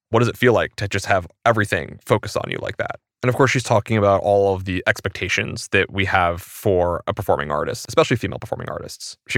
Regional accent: Maine, United States; I love the loon call because, you know, I grew up in Maine

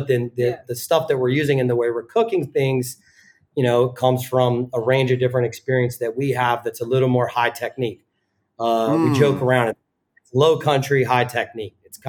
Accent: the South, United States; I mean, I grew up in the South. My reference points are like actually Greek Southern diner.

